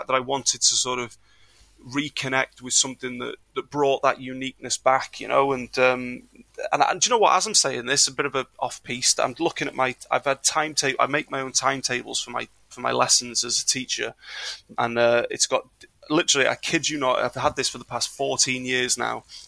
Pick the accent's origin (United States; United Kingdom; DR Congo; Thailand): United Kingdom; Wales; I was from Wales